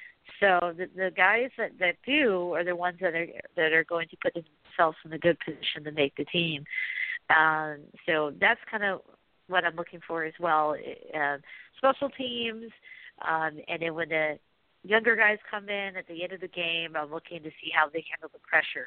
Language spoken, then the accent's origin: English; Oregon, United States; just because when I was growing up in Oregon, we didn't have an NFL team.